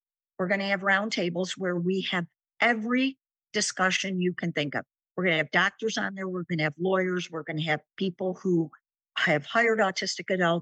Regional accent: Chicago, Illinois, United States; I eat, sleep, and drink country music, even though I'm from Chicago.

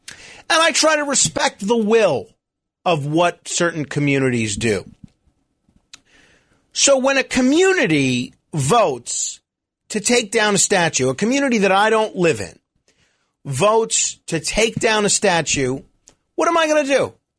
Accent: New York, United States; I'm a New Yorker, right? So I have no qualms at all about making my opinion heard on how things should be in New York.

